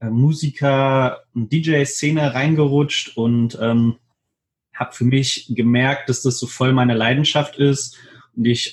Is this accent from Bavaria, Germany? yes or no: no; Hannover, Lower Saxony, Germany; ich bin 25 Jahre alt, ich komme aus Hannover